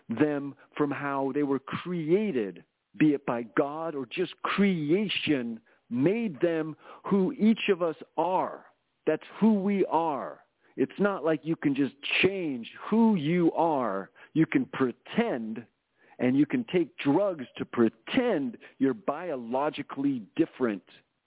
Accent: California, United States; And as a Californian, I do not accept this.

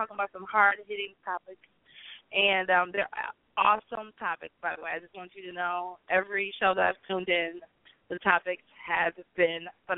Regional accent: Milwaukee, Wisconsin, United States; I'm from Milwaukee, Wisconsin.

